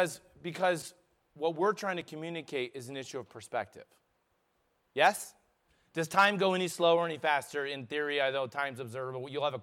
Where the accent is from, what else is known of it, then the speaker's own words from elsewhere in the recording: Midwest, United States; We're from the Midwest. You guys know what that means?